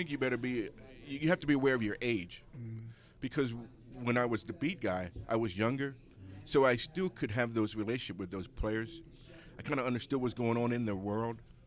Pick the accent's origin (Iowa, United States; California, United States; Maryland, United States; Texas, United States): Maryland, United States; Baltimore; I'm from East Baltimore.